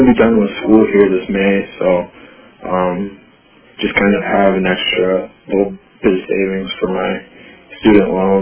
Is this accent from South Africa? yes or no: no; Sioux City, Iowa, United States; now in Iowa City, United States; Yeah, I'm living in Iowa City right now. I'm originally from Sioux City.